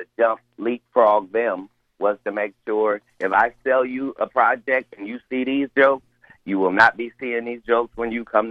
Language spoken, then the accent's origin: English; Cincinnati, Ohio, United States; I'm not a Bengals fan. I'm a Bengal. I'm from Cincinnati.